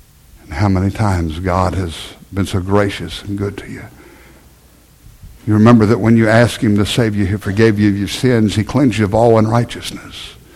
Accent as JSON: {"language": "English", "country": "United States", "said": "That's an Ebenezer that I, as an American, can go back to."}